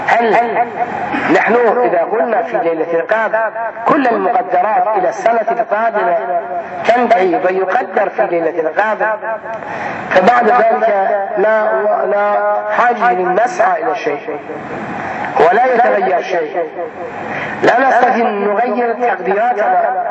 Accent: Iraq; رفع شرهم عن بلادنا العراق

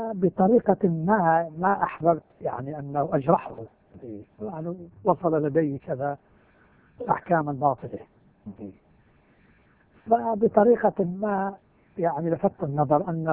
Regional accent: Lebanon; قلنا لا يا عم نحن لا ربط، نحن لبنانيين،

